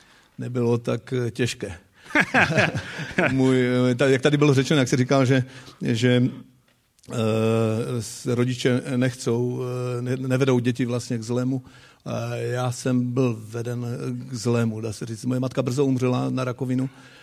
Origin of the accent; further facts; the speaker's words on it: Bohumín, Moravian-Silesian Region, Czechia; jak tady bylo řečeno. Jsem z Bohumína, kousek od Ostravy a jsem už dědou.